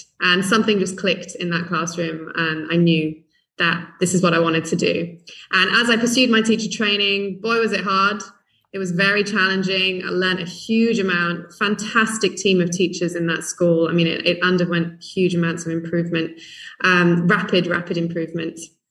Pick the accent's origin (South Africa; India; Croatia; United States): India; born there; I was born in India